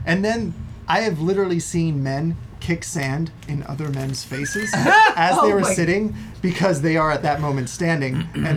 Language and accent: English; Hawaii, United States; Well, I'm from Hawaii, so at the time it was all on my little island, you know?